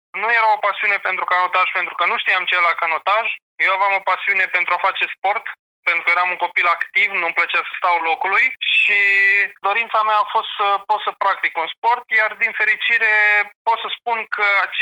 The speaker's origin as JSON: {"language": "Romanian", "town": "Broșteni", "region": "Suceava County", "country": "Romania", "tie": "born or raised there", "also_born_or_lived": "Vatra Dornei", "said": "Crescând într-o zonă de munte, lângă Vatra Dornei, m-am născut în Vatra Dornei, dar am locuit în orașul Broșteni, e un loc în care Ion Creangă a învățat și a făcut răsnăi."}